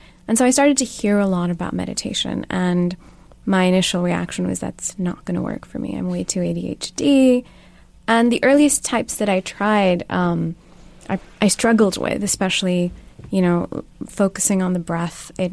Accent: Islamabad, Islamabad Capital Territory, Pakistan; Plus, where I come from, people live shorter lives.

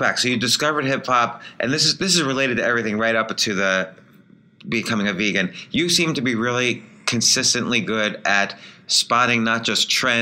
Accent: Queens, New York, United States; I grew up in Queens, by the way.

